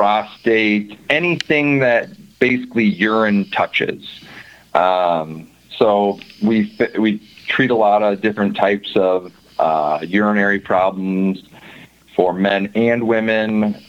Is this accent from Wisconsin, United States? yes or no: yes; Wisconsin, United States; Yeah, so coming from Wisconsin, I grew up in southern Wisconsin, and I went to undergraduate at UW-Madison.